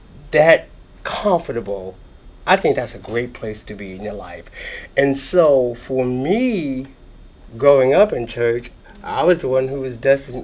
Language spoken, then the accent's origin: English; New York, United States; Born and raised in Harlem, I'm a child of five. My mother's from Gadsden, Alabama, so I've got some Alabama blood in me.